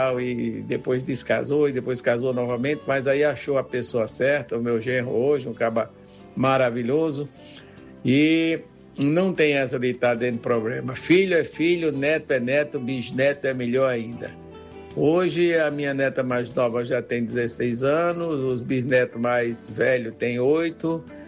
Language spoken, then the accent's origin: Portuguese; Natal, Rio Grande do Norte, Brazil; moved away as an adult; now in Teresina, Brazil; moro em Teresina, Piauí. Sou de Natal, do Rio Grande do Norte, mas já estou aqui há 50 anos. Já sou um piauiense nato. O idoso aqui sou eu mesmo, tenho 77 anos, sou de 4 de janeiro de 1950